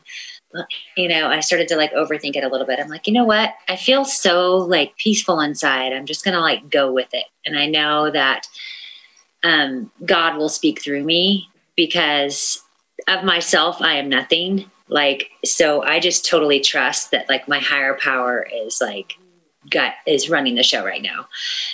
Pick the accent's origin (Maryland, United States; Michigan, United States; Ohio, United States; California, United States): California, United States; born there; But I was born in the Bay Area. My family's from Alameda, and I was the firstborn to my father